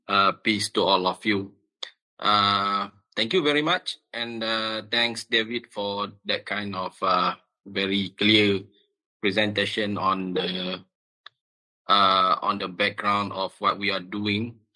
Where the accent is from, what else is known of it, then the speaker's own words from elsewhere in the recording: Malaysia; I'm from Malaysia, a very small country at the Southeast Asia, neighboring to Singapore, Thailand, as well as Indonesia.